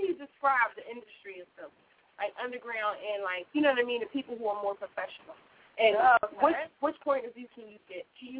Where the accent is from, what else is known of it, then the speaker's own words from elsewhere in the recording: Philadelphia, Pennsylvania, United States; I'm from Southwest, but I love all Philly.